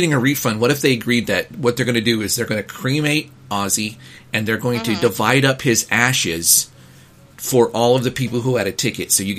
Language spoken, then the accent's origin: English; Texas, United States; Hey, I'm from Texas.